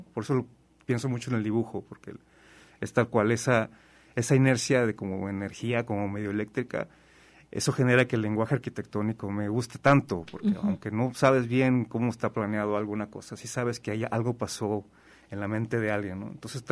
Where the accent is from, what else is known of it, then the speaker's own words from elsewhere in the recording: Guadalajara, Jalisco, Mexico; also born or lived in Mexico City; now in Oaxaca, Mexico; Yo todavía sigo diciendo que yo soy de Guadalajara. Aunque nací en el DF y ahora vivo en Oaxaca, pues hay cosas, mis padres todavía viven aquí.